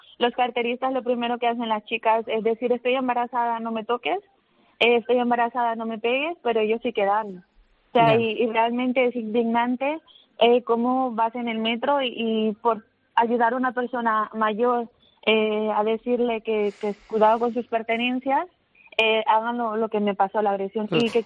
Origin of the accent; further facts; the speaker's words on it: Chile; now in Spain; me dijo que porque soy chilena, soy carterista